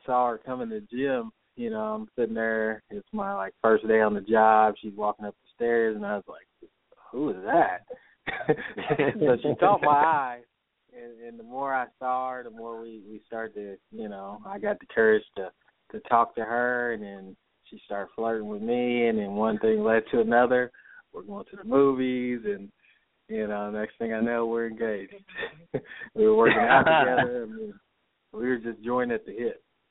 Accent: Muskogee, Oklahoma, United States; I am from Muskogee, Oklahoma. Proud of it. Proud to be from Muskogee.

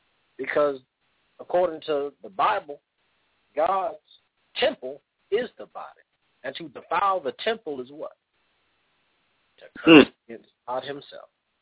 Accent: the South, United States; and I'm from the South again, so, but some of us eat chitlins.

